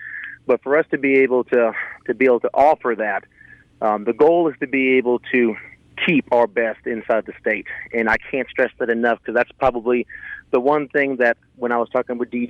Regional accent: Thibodaux, Louisiana, United States; born there; I was born in Thibodaux, Louisiana, down the bayou.

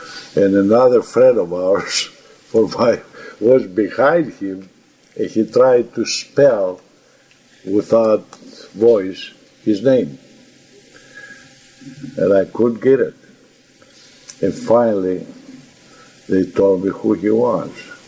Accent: Greece; moved away as an adult; now in United States; was there in the United States from 1951, and we decide to take the family and take them to Greece to see my hometown, my family.

